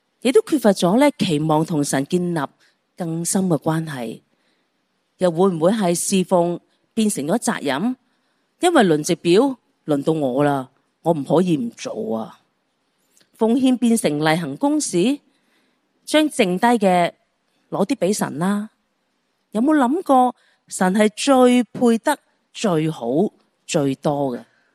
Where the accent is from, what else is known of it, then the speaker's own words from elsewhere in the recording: Guangdong, China; 即係我哋广东人讲拉长块面，即係表示乜嘢啊，佢好失望，佢好不满。